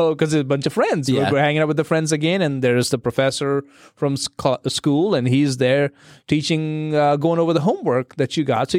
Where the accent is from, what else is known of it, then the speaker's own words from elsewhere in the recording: India; As you guys know, I grew up in India, and we didn't hunt.